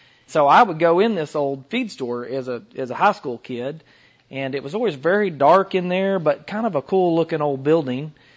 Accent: Fayetteville, Arkansas, United States; And I'm from the Northwest Arkansas area, mainly Fayetteville, Springdale, and some of those smaller towns around that area.

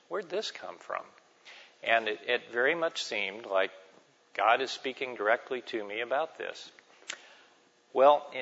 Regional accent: United States; For one thing, I'm an American. And so as an American, that means nobody gets to tell me what to do.

